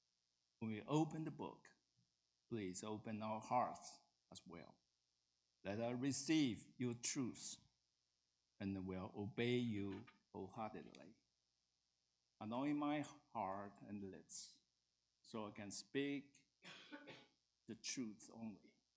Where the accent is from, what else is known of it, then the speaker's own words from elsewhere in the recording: Taiwan; moved away as an adult; now in Cincinnati, United States; Almost 50 years ago, I came from Taiwan to study engineering in Cincinnati, Ohio.